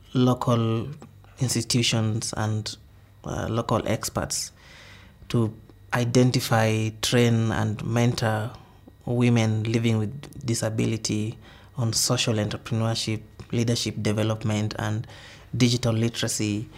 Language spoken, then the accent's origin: English; Kibera, Nairobi, Kenya; I was born and raised in Kibera slums.